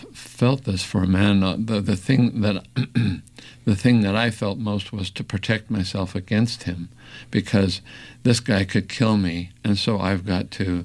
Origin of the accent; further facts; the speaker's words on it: Idaho, United States; when I was growing up in Idaho